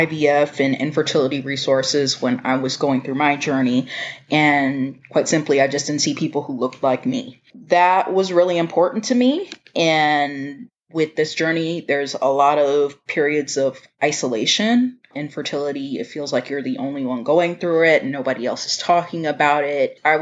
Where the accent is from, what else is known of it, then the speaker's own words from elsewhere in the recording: United States; we as a people, you know, we as American citizens, and speaking for myself and my culture, we as Black people are very resilient